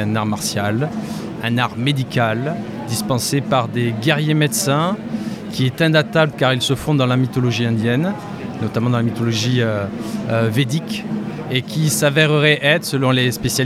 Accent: France; Aujourd'hui, moi je ne suis pas indien, je suis français, j'enseigne cette discipline-là

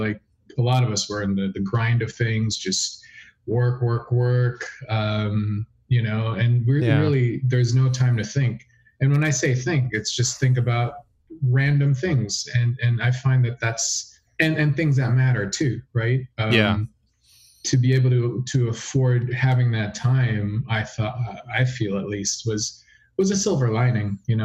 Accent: Philippines; obviously my experiences as a child growing up in the Philippines, there's a lot of history there

